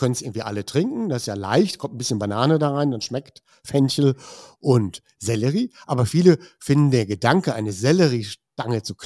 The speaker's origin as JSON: {"language": "German", "country": "Germany"}